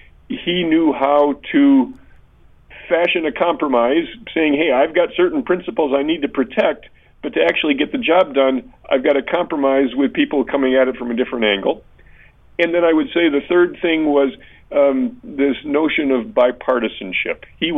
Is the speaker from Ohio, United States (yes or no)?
no; Grand Rapids, Michigan, United States; I'm from Grand Rapids, and so was Senator Vandenberg.